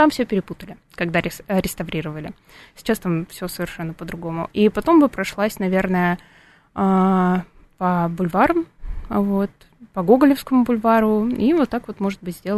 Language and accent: Russian; Volgograd, Volgograd Oblast, Russia; now in Moscow, Russia; потому что я-то не из Москвы, я из Волгограда, прекрасный город-герой, и переехала я, не помню, сколько лет назад, но много